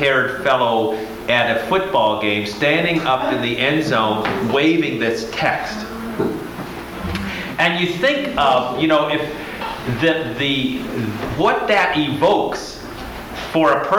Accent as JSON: {"language": "English", "country": "United States", "tie": "born or raised there", "said": "I grew up in the San Juan Valley, which is how the Gospel of John gets into the American West. Everything around, I mean, the geography of where I grew up was all San Juan. San Juan River, San Juan Mountain, San Juan Valley."}